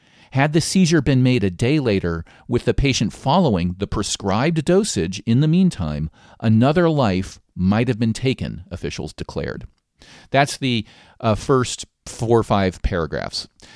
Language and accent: English; Maryland, United States; This is a newspaper story from my home state, Maryland.